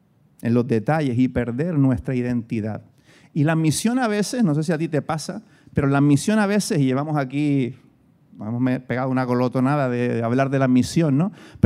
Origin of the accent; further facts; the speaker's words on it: Canary Islands, Spain; Yo soy canario, soy de Gran Canaria, del interior de Gran Canaria. Mis abuelos vivían en una casa cueva que hizo mi abuelo sin electricidad, con pico. Esa es mi ascendencia.